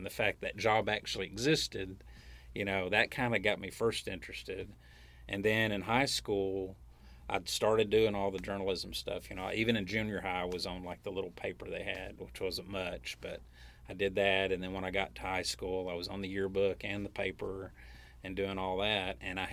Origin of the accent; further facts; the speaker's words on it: Hope, Arkansas, United States; my hometown because I'm from Hope.